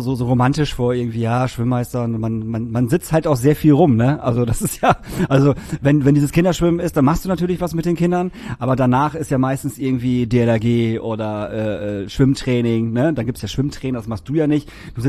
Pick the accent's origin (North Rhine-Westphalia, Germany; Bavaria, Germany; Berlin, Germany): North Rhine-Westphalia, Germany; Emsdetten; born there; wir haben erst in Emsdetten gewohnt, meine Eltern und ich, und sind dann irgendwann nach Emsbüren gezogen.